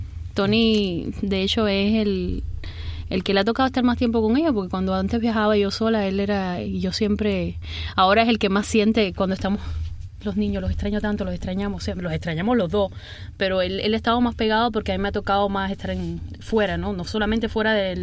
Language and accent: Spanish; Cuba; como cubano